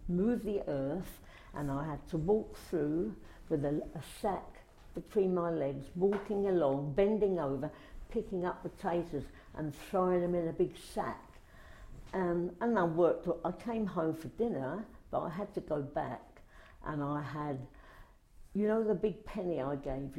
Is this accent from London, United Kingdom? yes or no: yes; Southwark, London, United Kingdom; born there; And I was born in the Southwark area. I think I was actually born in there's a hospital at Denmark Hill